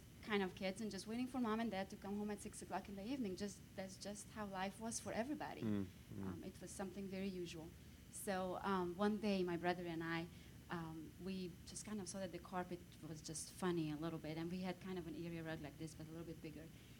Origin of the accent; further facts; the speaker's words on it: Romania; first language Hungarian; English is a second language; I was born and raised in Romania, but I am by nationality Hungarian.